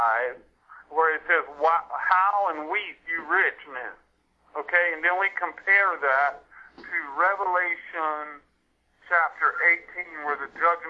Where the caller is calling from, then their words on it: Key West, Florida, United States; I'm calling from Key West, Florida.